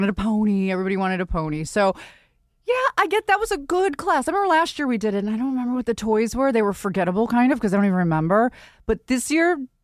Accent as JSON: {"language": "English", "town": "Buffalo", "region": "New York", "country": "United States", "said": "I'm from Buffalo, so it's kind of like promoting a little close to home."}